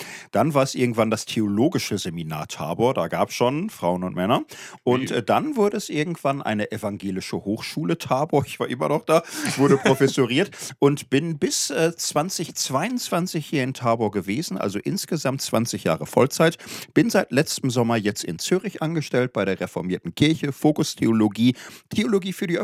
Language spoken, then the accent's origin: German; Gelsenkirchen, North Rhine-Westphalia, Germany; Ich komme aus dem Ruhrgebiet, aus Gelsenkirchen, habe dann irgendwann Theologie studiert, bin Pfarrer geworden, war 5 Jahre lang in Castrop-Rauxel, Vikar und Pfarrer, bin dann 2005 nach Tabor gekommen.